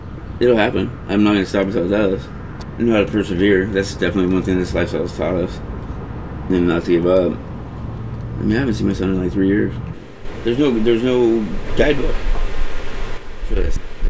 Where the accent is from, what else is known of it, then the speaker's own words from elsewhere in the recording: Goble, Oregon, United States; I'm originally from Oregon. Born and raised. Small town, Goble, up Highway 30, about an hour north of Portland.